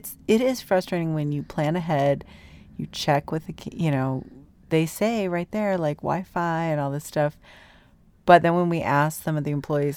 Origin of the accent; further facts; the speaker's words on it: Boulder, Colorado, United States; Boulder's my hometown, so we've been going back there for ever since we've been together for almost 20 years, and of course I've been going back even longer than that.